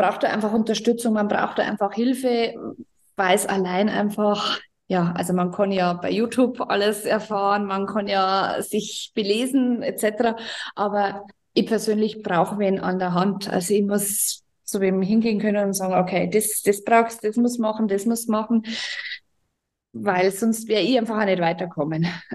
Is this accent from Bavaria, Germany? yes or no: yes; Regensburg, Bavaria, Germany; ich bin aus Regensburg